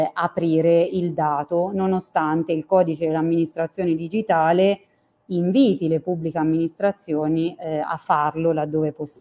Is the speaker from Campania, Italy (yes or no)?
no; Umbria, Italy; Io sono umbra, quindi ci tengo a dire che questa cosa è venuta direttamente da noi